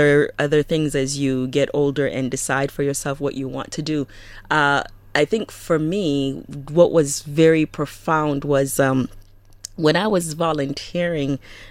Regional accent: California, United States; moved away as an adult; also born or lived in New York; now in South Sudan; I'm from California, and I have a sister. I had a brother who's late now, and with my parents, all in California. I came here, left from New York to come to South Sudan.

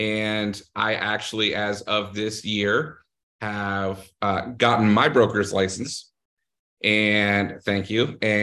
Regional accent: Columbus, Ohio, United States; I grew up here in Columbus. I grew up in Grandview. You know, graduated from high school, Grandview Heights, went to school, Indianapolis at Butler University. I moved back to Columbus in 2009, and I'm here to stay.

